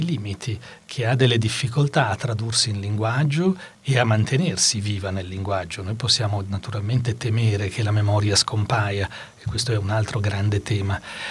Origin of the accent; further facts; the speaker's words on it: Chiasso, Ticino, Switzerland; io sono nato e cresciuto a Chiasso, nei pressi della ferrovia.